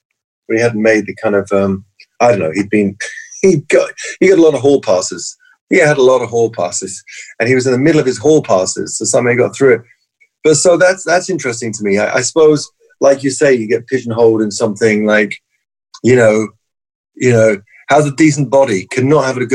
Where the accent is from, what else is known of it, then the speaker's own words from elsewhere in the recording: Kilburn, London, United Kingdom; growing up in Kilburn, with the Northern Irish English trouble. I grew up in a terrorist time where people would get bombed